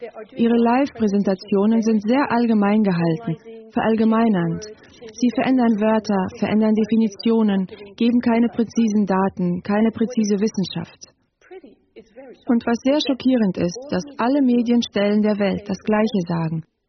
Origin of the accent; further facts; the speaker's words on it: Switzerland; was mich als Schweizer Bürgerin absolut schockiert